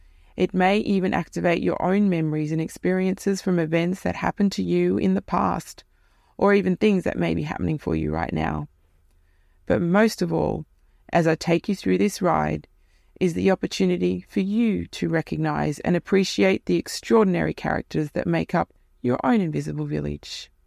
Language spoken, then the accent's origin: English; Alice Springs, Northern Territory, Australia; born there; I was born in Alice Springs, the true Aboriginal name being Mbamtra, belonging to the Arrernte people, traditional owners.